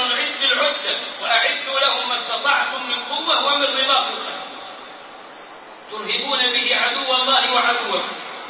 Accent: Egypt; عاد تجرب المره الرابعه عندنا في مصر اهلا وسهلا

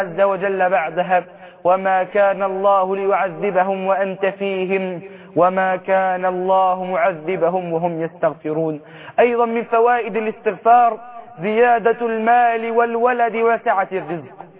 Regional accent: Egypt

